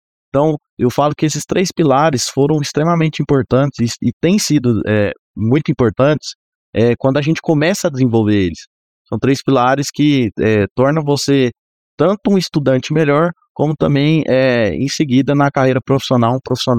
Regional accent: Rio Verde, Goiás, Brazil; eu sou nascido e criado em Rio Verde, né? Filho de produtor rural, praticamente uma família toda do agro.

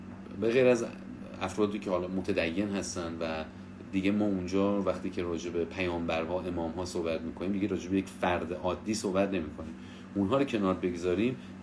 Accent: Iran; born there; خدا رو شاکرم که در کشوری به دنیا آمدم که این علم خیلی راحت تر میشه راجبش صحبت کرد

